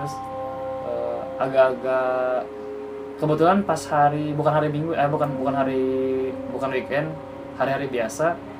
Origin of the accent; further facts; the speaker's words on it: Tasikmalaya, West Java, Indonesia; now in Bogor, Indonesia; asal dari Tasikmalaya. Dan sekarang tinggal di Bogor sudah 6 tahun.